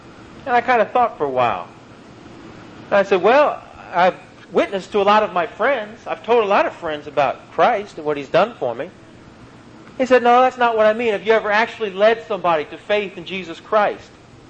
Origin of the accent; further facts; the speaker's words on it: Maryland, United States; I come from Maryland, and a similar town would be Annapolis.